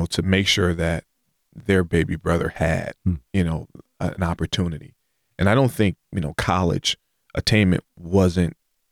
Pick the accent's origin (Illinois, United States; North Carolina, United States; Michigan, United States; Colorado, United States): Michigan, United States; Detroit; And in the inner city, I grew up in Detroit, Michigan